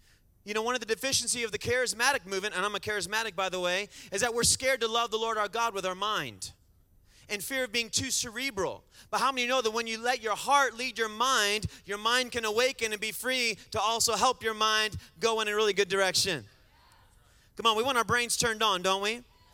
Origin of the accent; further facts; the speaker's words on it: Michigan, United States; now in Texas, United States; And by the way, I'm from Michigan and I talk fast. You haven't figured that out yet. Texas is a little slower.